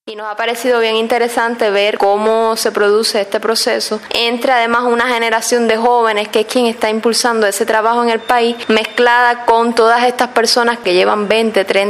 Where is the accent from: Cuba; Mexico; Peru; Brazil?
Cuba; Creo que los cubanos cargamos y las cubanas cargamos con la responsabilidad que nos ha dado la historia